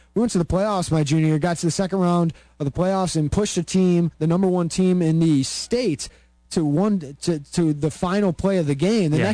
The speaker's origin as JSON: {"language": "English", "region": "Illinois", "country": "United States", "tie": "born or raised there", "said": "I grew up around Providence, Joliet Catholic, and, you know, Joliet Township and Lincoln Way"}